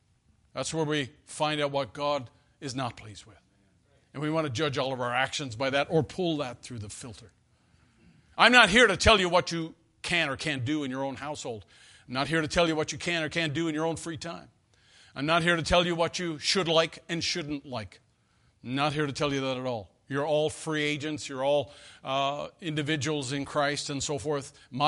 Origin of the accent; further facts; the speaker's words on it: Newfoundland and Labrador, Canada; I was raised in Newfoundland, where I was raised in Canada, just east of Lake Ontario. I was raised over there, and we were a British colony until 1949.